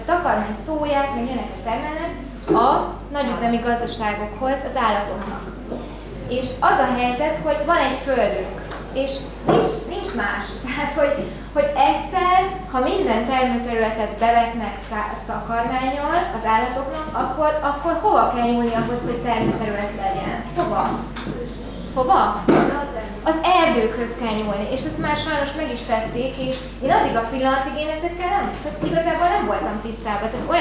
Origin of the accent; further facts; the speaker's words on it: Borsod-Abaúj-Zemplén, Hungary; én egy faluban nőttem föl, egy 500 lelket számoló kis faluban, Borsod megyében